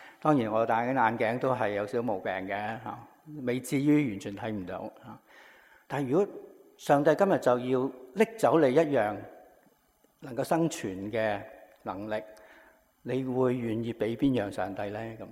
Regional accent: Hong Kong; born there; 为什么我出世在上海街715号的妈妈，阿哥在养和医院出世，弟弟在广华医院出世，为什么我在上海街出世？

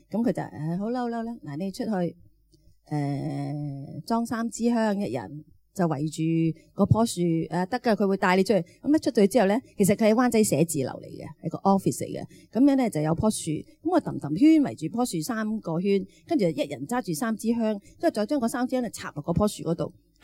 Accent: China; 咁你知我系中国人啦

